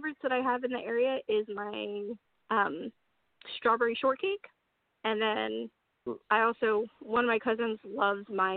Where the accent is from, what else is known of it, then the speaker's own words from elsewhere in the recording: Maryland, United States; I am from Maryland, and I am a owner of a cupcakery.